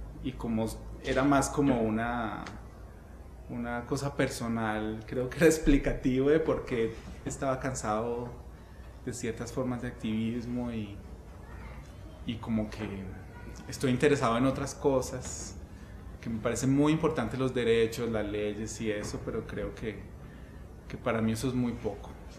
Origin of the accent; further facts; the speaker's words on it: Antioquia, Colombia; Vivo aquí hace como 13 años, pero no soy de acá, soy de Antioquia.